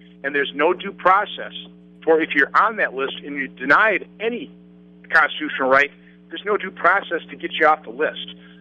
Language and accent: English; Oshkosh, Wisconsin, United States; I'm a manufacturer from Oshkosh, Wisconsin that ran for Senate, and I'm a senator.